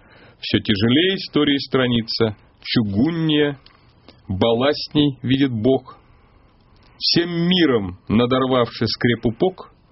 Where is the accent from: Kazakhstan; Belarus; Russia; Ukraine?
Russia; Я россиянин, в шоке не бываю.